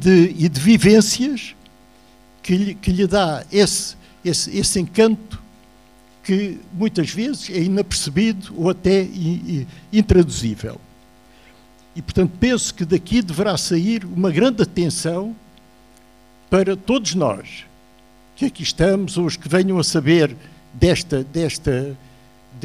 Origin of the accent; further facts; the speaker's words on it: Lagos, Algarve, Portugal; born there; aqui desta cidade onde eu nasci, aqui há 86 anos